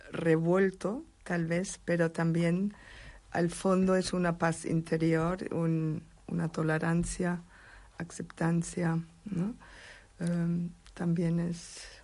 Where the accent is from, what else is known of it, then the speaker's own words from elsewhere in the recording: Germany; Spanish is a second language; now in Spain; Yo soy alemana, pero dentro de mi esencia es vivir, es esencial vivir aquí en España